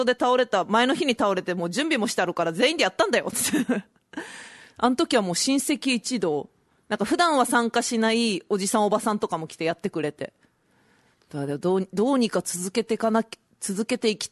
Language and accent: Japanese; Saitama, Japan; まあ、埼玉出身なんですけど、はい、で埼玉に帰ったんですけど